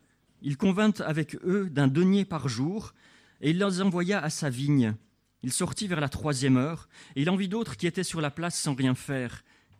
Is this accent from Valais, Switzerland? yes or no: no; La Chaux-de-Fonds, Neuchâtel, Switzerland; Je suis natif de la Chaux-de-Fonds, je vous le rappelle quand même